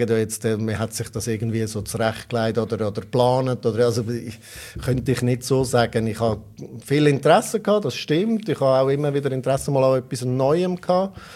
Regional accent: Tegerfelden, Aargau, Switzerland; Im Aargau, also geboren und aufgewachsen bin in Tegerfelden

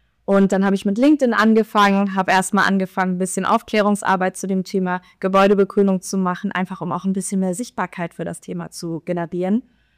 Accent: Kiel, Schleswig-Holstein, Germany; weil ich komme ja aus Norddeutschland, aus Kiel.

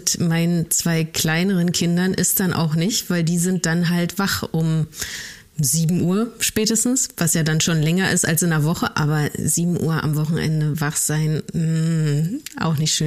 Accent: East Germany, Germany; ich komme aus Ostdeutschland

